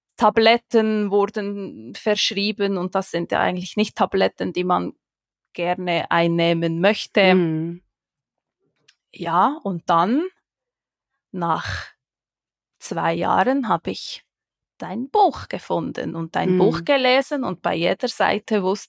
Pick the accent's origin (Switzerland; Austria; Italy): Switzerland; ich vertrete heute die Schweizer Fraktion.